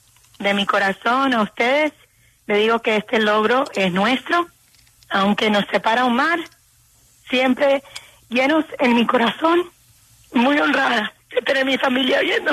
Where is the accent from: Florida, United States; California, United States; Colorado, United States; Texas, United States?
Florida, United States; born there; Nací aquí en los Estados Unidos de un padre cubano que vino aquí a Miami en el Mariel en los 1980